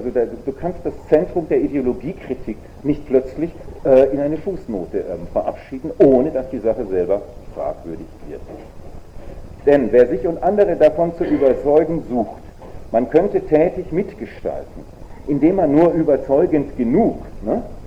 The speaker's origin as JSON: {"language": "German", "country": "Germany", "said": "also wenn wir so als Deutsche von einem iranischen Oppositionellen gelobt werden"}